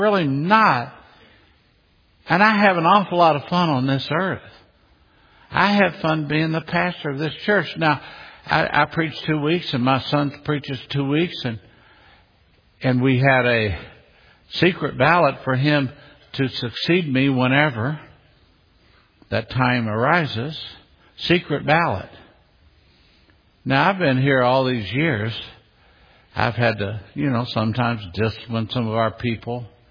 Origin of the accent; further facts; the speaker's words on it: Kentucky, United States; Now, I'm a Southerner. I'm from Kentucky. I can say it.